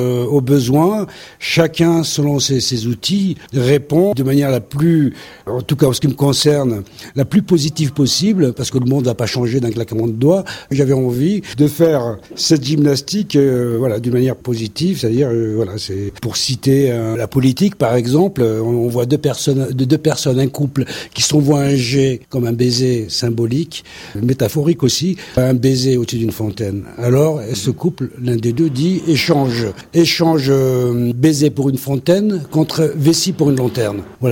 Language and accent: French; Paris, Île-de-France, France; Moi, je suis parisien, enterré dans Paris, donc je connaissais pas tous ces lieux magnifiques.